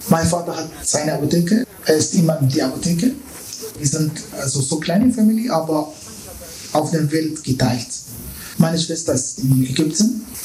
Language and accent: German; Damascus, Damascus Governorate, Syria; German is a second language; moved away as an adult; Ich komme aus Syrien und ich bin in Damaskus geboren.